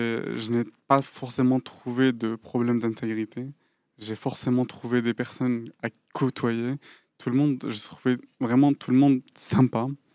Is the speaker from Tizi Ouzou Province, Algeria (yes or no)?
yes; Tizi Ouzou, Tizi Ouzou Province, Algeria; born there; first language Kabyle; French is a second language; Je communiquais plus en kabyle, sachant que je suis né à Tizi Ouzou. Je suis kabyle, je suis amazigh avant tout. Je suis algérien amazigh. Je parle kabyle, je peux parler tout autant arabe.